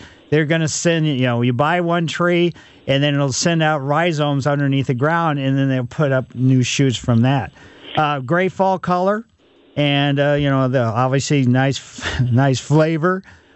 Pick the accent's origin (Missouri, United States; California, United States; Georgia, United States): Missouri, United States; Ellisville; growing up in West County way back when it was Ellisville, it's still Ellisville, but there was all kinds of sassafras trees all over.